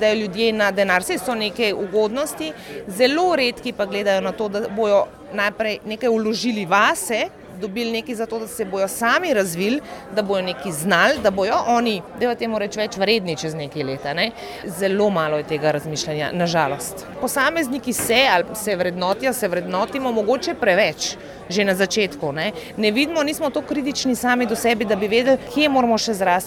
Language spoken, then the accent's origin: Slovenian; Ljubljana, Central Slovenia, Slovenia; Iz Ljubljane.